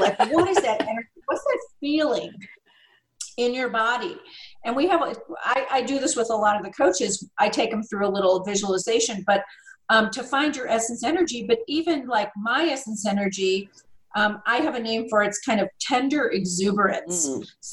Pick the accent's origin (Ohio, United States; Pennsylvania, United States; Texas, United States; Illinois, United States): Illinois, United States; Chicago; now in Tucson, United States; I was, Tucson, Arizona here, it's very, I grew up in Chicago.